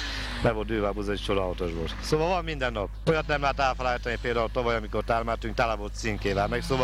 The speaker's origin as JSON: {"language": "Hungarian", "town": "Koppányszántó", "region": "Tolna", "country": "Hungary", "said": "Koppány Szántorról vagyunk, kisiparosok, termeljük az erdőt a Szakcsi téjásznak, vállalkozásban."}